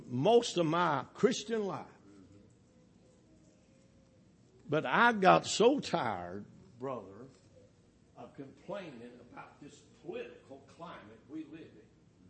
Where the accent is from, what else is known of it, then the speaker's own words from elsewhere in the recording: Kentucky, United States; It sounds weird because I'm from Muhlenberg County.